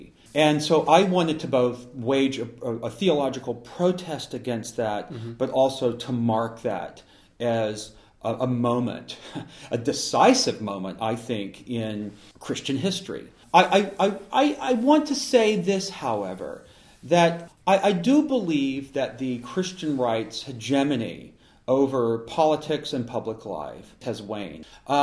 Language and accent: English; Laurel, Mississippi, United States; I grew up in the Deep South and came of age in a town called Laurel, Mississippi